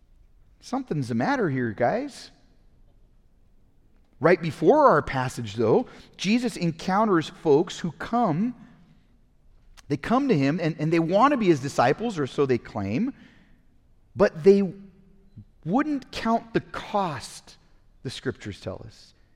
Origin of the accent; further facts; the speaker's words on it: Pasadena, California, United States; I grew up in Pasadena, so we would go to the Rose Parade.